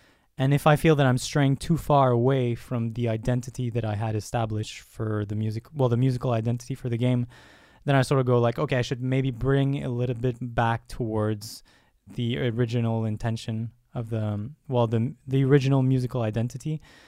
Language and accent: English; Montreal, Quebec, Canada; I'm from Montreal, so I was born in Montreal.